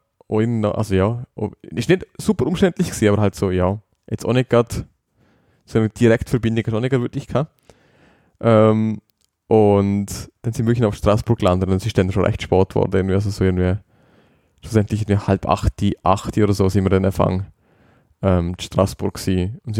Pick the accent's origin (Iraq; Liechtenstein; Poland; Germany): Liechtenstein; Als Liechtensteiner sowieso